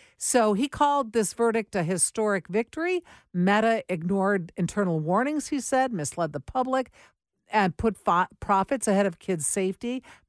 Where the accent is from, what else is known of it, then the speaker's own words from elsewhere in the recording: Warren, Michigan, United States; I'm the girl from Warren.